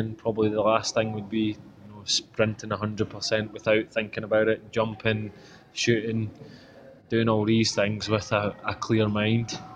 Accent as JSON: {"language": "English", "region": "Scotland", "country": "United Kingdom", "said": "we watched the European Championships as obviously a Scotsman."}